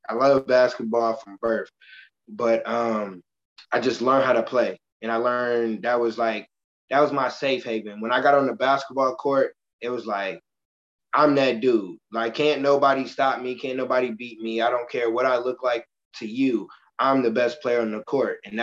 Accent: Michigan City, Indiana, United States; So we play against this team called Valparaiso High School. I'm from Michigan City, Indiana.

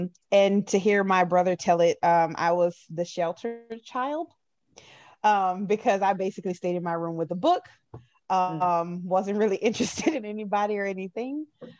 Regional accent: the South, United States; Because I'm a sweets person. I mean, I'm from the South. Come on.

